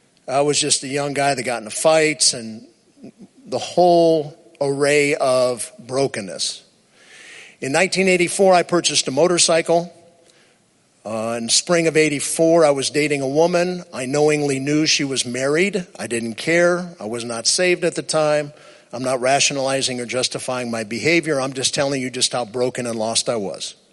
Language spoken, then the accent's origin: English; Cleveland, Ohio, United States; now in Los Angeles, United States; I was raised in Cleveland, Ohio. My dad got a job in the movie industry in the 60s, moved out here.